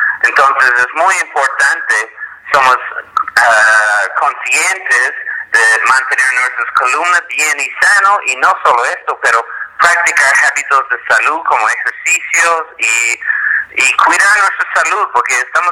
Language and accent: Spanish; Canada; Spanish is a second language; No, no, soy canadiense del parte inglesa.